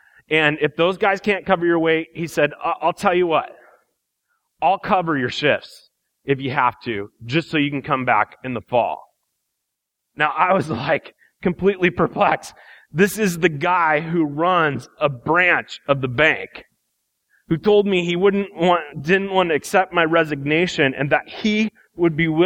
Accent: Midwest, United States; Because I grew up in the Midwest, and I worked for a bank

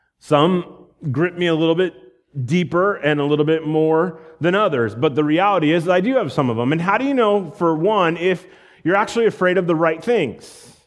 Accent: Iowa, United States; and I grew up in Iowa, and we went hiking in Montana

